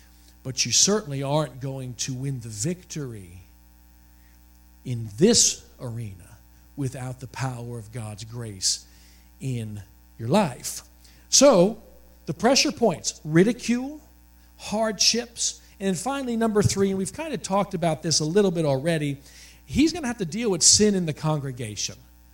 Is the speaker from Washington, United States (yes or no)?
no; Staten Island, New York, United States; I mean, I was born in Staten Island, New York. There was no horses, at least not where I lived.